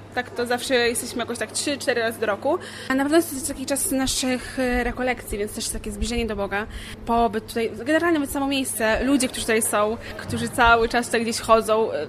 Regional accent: Grajewo, Podlaskie Voivodeship, Poland; Z Grejewa, Podlasie.

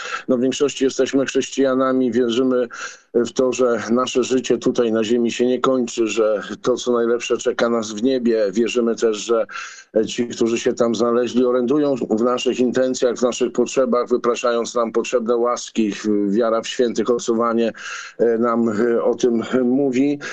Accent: Gdańsk, Pomeranian Voivodeship, Poland; Ja sam pamiętam, jako dziecko chodziliśmy na cmentarz na Gdańskiej Zaspie

